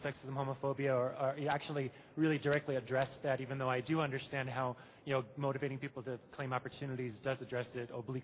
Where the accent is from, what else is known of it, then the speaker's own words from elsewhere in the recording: United States; from the United States.